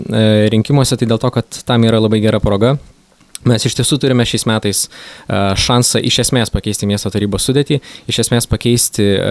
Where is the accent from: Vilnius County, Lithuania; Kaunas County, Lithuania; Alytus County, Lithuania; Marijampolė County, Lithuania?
Alytus County, Lithuania; Alytus; Esu alytiškis, užaugau Vidzgiryje netoli Jasminų turgavietės.